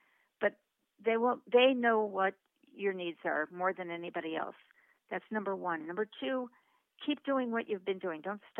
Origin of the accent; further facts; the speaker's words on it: St. Louis, Missouri, United States; now in Los Angeles, United States; I grew up in St. Louis. I went to University of Illinois